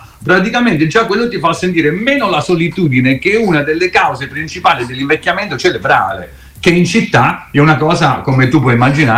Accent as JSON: {"language": "Italian", "region": "Campania", "country": "Italy", "said": "Un altro è proprio la mia terra, il Cilento, anche lì appunto patria della dieta mediterranea"}